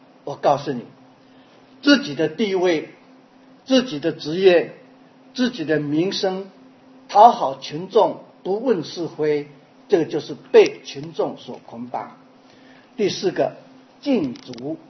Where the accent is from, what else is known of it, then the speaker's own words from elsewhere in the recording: Taiwan; 我从台湾来，也被台湾的思想所控制。